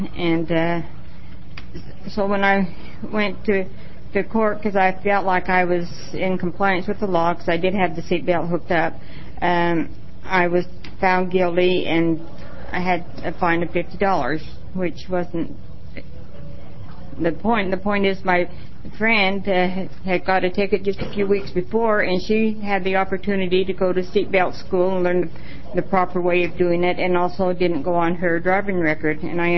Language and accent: English; Grants Pass, Oregon, United States; I'm from Grants Pass, Oregon, and I'm here to testify in favor of House Bill 3520.